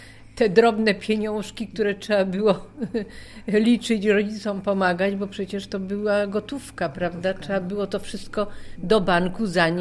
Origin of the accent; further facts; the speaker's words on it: Rybnik, Silesian Voivodeship, Poland; also born or lived in Wodzisław Śląski; Ja jestem rybniczanką, urodziłam się co prawda w Wodzisławiu Śląskim, ale mieszkająca całe życie w Rybniku.